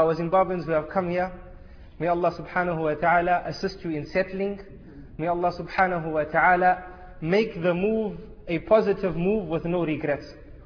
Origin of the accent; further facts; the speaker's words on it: Leicester, East Midlands, United Kingdom; born there; I was born in Leicester General, which is nearby.